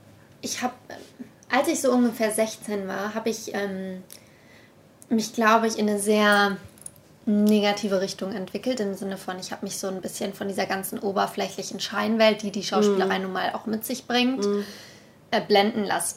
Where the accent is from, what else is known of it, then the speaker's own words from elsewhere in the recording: Düsseldorf, North Rhine-Westphalia, Germany; also born or lived in Karlsruhe; ich komme aus Düsseldorf, bin immer ursprünglich in Karlsruhe geboren